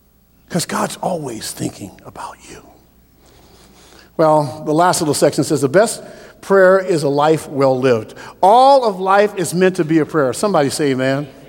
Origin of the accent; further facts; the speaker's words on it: Portland, Oregon, United States; I'm a kid from Portland, Oregon, and if I make it down to Los Angeles, I'll do well.